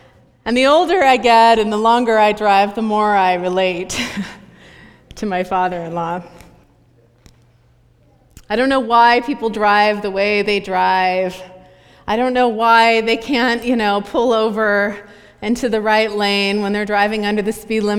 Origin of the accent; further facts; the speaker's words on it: California, United States; growing up in California, born and bred, there's this deep thing in my genes about getting in a car